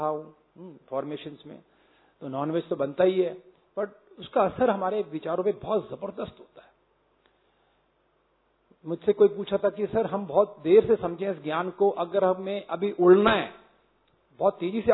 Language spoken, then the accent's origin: Hindi; Ranikhet, Uttarakhand, India; also born or lived in Kochi; मैं रानीखेत का रहने वाला हूं, जो जिला अल्मोड़ा में होता है।